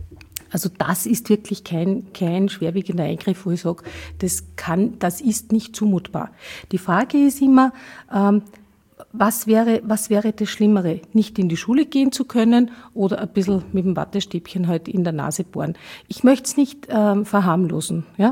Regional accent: Salzburg, Austria; Ich bin ja Salzburgerin und ich habe also immer wieder nach Deutschland hinübergeblickt

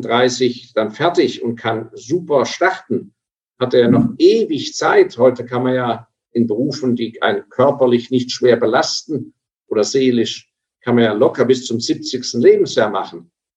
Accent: Grand Est, France; also ich habe ja auch alemannische Wurzeln ja, als Elsässer

